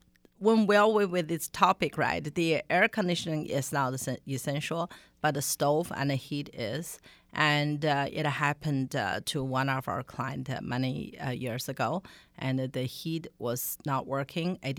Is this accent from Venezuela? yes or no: no; China; moved away; Yeah. I come from China.